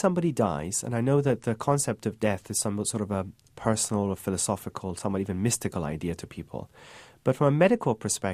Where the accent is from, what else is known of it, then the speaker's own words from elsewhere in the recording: England, United Kingdom; but I'm originally from England, so I do watch this.